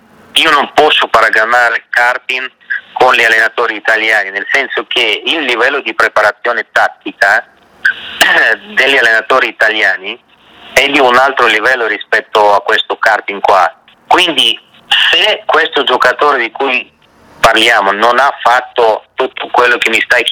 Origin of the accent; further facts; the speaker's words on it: Russia; io da russo lo dico